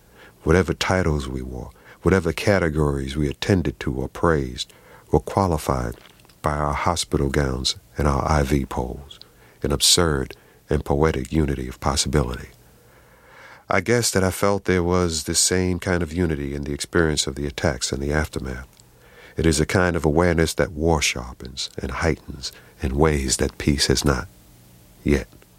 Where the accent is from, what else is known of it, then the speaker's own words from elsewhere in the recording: New York, United States; I am a lifelong New Yorker. I grew up with close ties to my family roots in the South, but I am a New Yorker